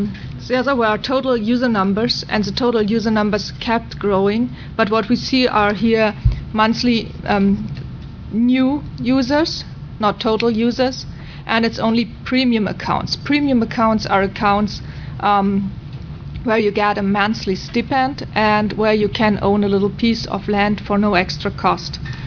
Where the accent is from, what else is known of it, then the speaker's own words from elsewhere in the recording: Germany; first language German; English is a second language; I'm from Germany.